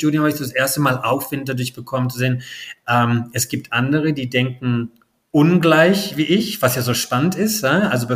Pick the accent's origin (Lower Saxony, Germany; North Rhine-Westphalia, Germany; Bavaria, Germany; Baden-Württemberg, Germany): Baden-Württemberg, Germany; ich bin aufgewachsen im Schwarzwald, Also am Hochrhein, wunderschön